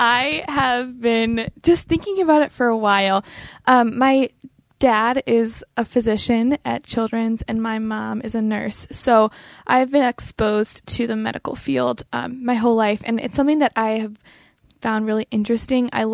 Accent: Dublin, Ohio, United States; But I am from Columbus. I grew up in Dublin, and I went to Bishop Watterson High School

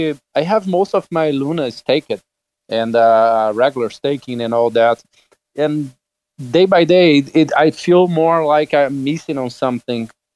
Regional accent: Brazil; English is a second language; I'm from Brazil

